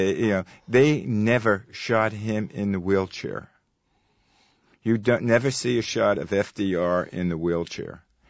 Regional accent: Brooklyn, New York, United States; Yes, I know. I'm from Brooklyn.

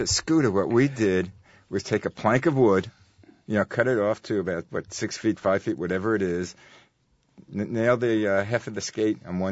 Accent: Brooklyn, New York, United States; Yes, I know. I'm from Brooklyn.

